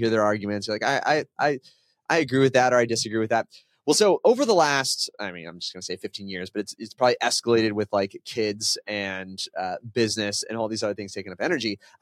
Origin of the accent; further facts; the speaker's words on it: San Diego, California, United States; I'm from San Diego.